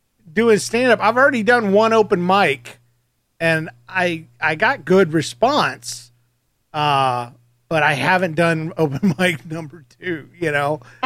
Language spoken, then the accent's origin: English; Georgia, United States; I'm from Georgia as well.